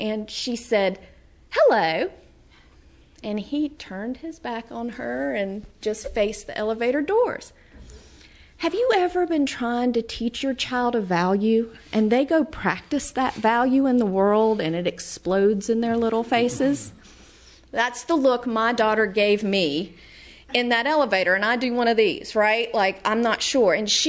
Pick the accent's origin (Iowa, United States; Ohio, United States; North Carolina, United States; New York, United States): North Carolina, United States; And, of course, I grew up in North Carolina. And that means, one of the things that means is when you see people, you say hi.